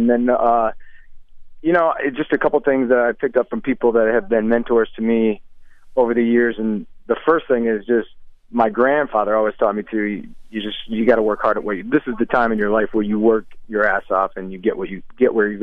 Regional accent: Florida, United States; also born or lived in Lansing, United States; I was born in Lansing, even though I was raised in Florida. I spent summers here, so I knew a lot of people

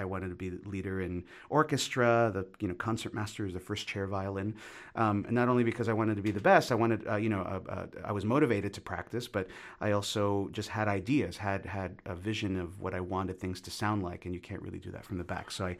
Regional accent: New York City, New York, United States; I grew up in New York City. I am only child from a single mom. My mother is Ecuadorian. She was born in Ecuador.

